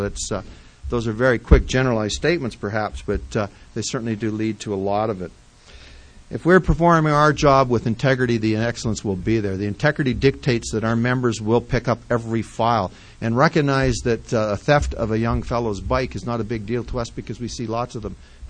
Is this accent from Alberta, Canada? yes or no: yes; Edmonton, Alberta, Canada; now in Lethbridge, Canada; born and raised in Edmonton, and no slight to it, but it's a good place to be from, far away from, in my opinion.